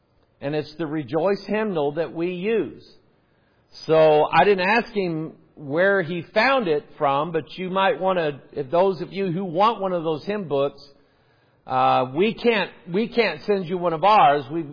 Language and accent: English; United States; born there; I was born in America. I didn't ask to be born in America.